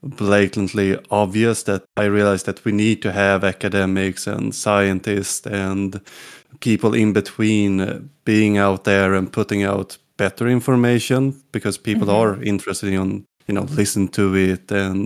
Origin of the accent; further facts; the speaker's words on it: Sweden; first language Swedish; English is a second language; from Sweden. So if I get some accent or say some weird sentence because I translate Swedish directly to English suddenly, be prepared.